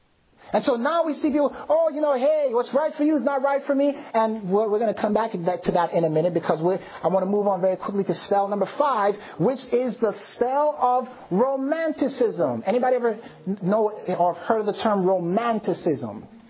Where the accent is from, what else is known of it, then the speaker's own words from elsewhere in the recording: Jamaica; Now, I'm Jamaican, listen.